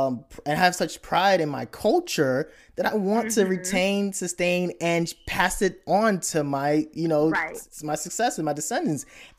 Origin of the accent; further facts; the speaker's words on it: Nigeria; Yeah, I was born there. But even there, like, the thing was, even growing up in Nigeria